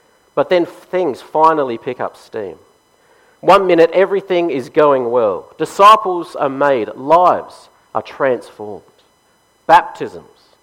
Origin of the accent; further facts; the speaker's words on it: South Australia, Australia; it beats the festival state slogan that I saw on every car when I was growing up in South Australia anyway